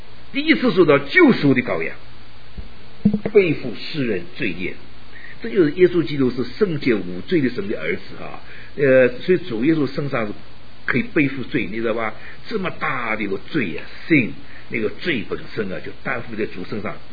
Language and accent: Chinese; Northeast China, China; 我住从小住在东北小的时候啊，那个我们家过去一点呢是个宰牛公司